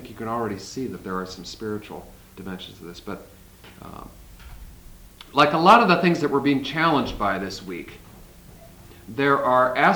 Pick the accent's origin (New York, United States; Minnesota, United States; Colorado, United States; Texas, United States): Minnesota, United States; I am a geologist. I come from Minnesota. Yes, there is geology in Minnesota.